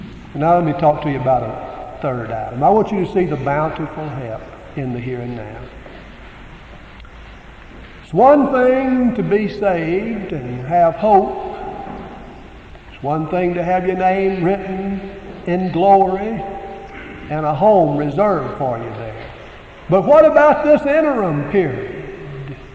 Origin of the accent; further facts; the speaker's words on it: Arkansas, United States; from Arkansas, and I have a reservation.